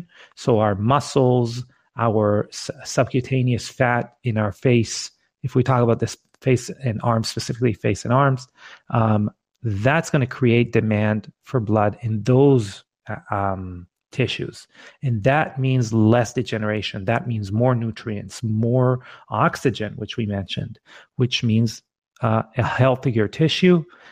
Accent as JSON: {"language": "English", "country": "Israel", "second_language": "English", "said": "I don't know if your listeners can detect from my accent. We're both Israeli."}